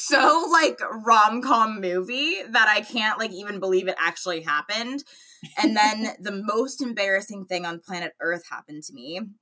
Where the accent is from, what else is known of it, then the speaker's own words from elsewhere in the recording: California, United States; I bought it at Ross in Pennsylvania, and I was like, I have to buy that because I'm from California.